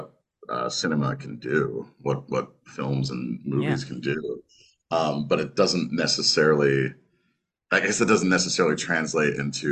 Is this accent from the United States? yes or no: yes; York, Pennsylvania, United States; I grew up in York, Pennsylvania